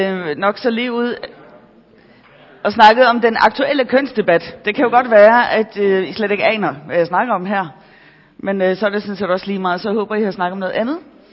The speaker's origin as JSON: {"language": "Danish", "region": "Capital Region of Denmark", "country": "Denmark", "tie": "born or raised there", "said": "Jeg er født og opvokset på Bornholm"}